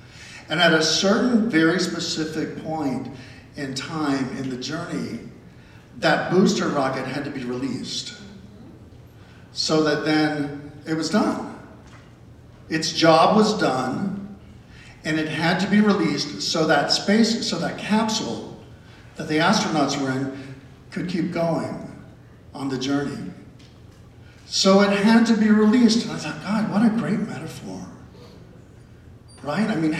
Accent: Sebring, Florida, United States; I grew up right in Central Florida, this little town below Orlando called Sebring in Central Florida.

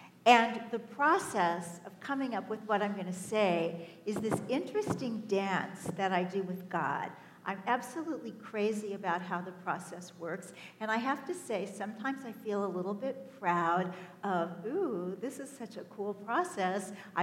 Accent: Kansas City, Missouri, United States; I grew up in Kansas City

